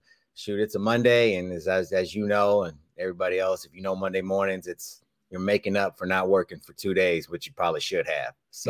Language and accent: English; Missouri, United States; now in California, United States; It's different than growing up outside of Kansas City. That's for sure.